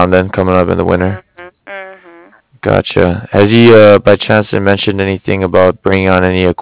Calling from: Cardiff, California, United States; I'm calling here from Cardiff, spelled C-A-R-D-I-F-F.

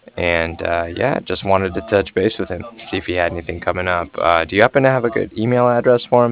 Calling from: Cardiff, Wales, United Kingdom; I was calling from Cardiff.

